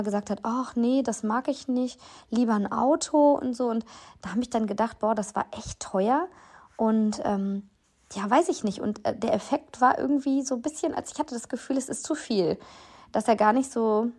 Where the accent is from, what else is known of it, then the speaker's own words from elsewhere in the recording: West Germany, Germany; Ich komme ja aus Westdeutschland und da war es dann immer so, dass das Christkind kam